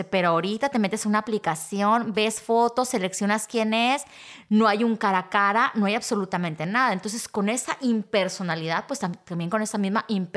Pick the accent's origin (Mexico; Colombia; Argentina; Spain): Mexico; also born or lived in Boston; Y entonces, dentro de mi sistema de creencias como mexicana, estamos saliendo, eres mi novio, ¿no?